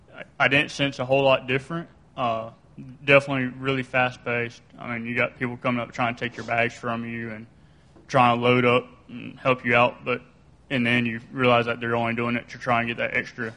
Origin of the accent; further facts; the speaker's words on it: United States; Why did God choose me to be born and raised in America when you go to a foreign country and you see what kind of conditions they're living in?